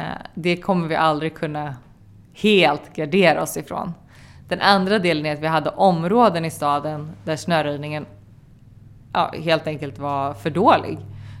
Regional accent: Stockholm, Stockholm County, Sweden; Jag är uppvuxen i Tensta ute på Järvafältet.

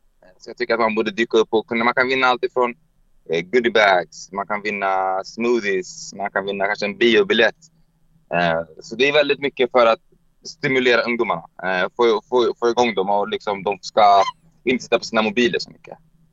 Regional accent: Hagsätra, Stockholm County, Sweden; hon är från Farsta, jag är från Hagsätra.

